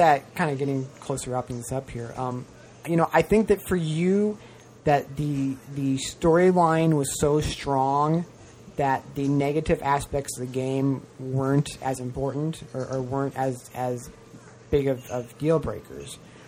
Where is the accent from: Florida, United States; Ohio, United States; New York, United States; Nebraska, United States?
Nebraska, United States; because I grew up in Nebraska, and, you know, during the winter we had a lot of snow and ice and everything.